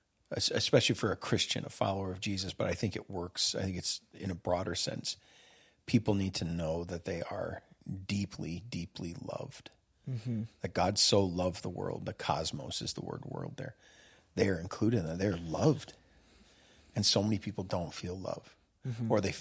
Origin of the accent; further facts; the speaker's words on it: Midwest, United States; it's like being a Midwesterner. There's certain things we're not going to understand about being from the South, right?